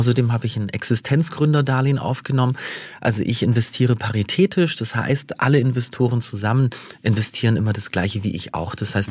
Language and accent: German; Germany; Das Magietheater steht ja in Neu-Ulm, aber ich bin aufgewachsen in der Region.